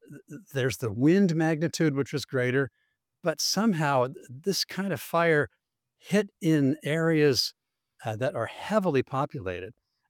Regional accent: California, United States; I grew up in Orange County for at least part of my younger years

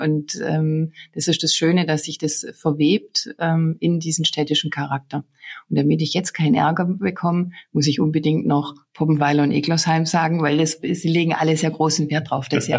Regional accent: Baden-Württemberg, Germany; accent: Swabian; Man hört es an meinem Dialekt. Ich bin auch ein Kind dieser Gegend. Ich habe viele Jahre versucht, diesen Dialekt zu unterdrücken.

